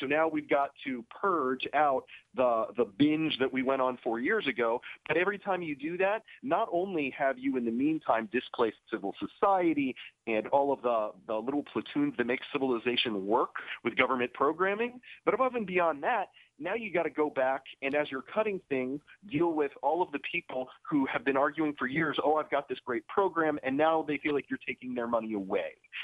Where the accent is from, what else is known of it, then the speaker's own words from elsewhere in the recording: Maryland, United States; I mean, I grew up in Maryland. Maryland means nothing to anyone, even people in Maryland.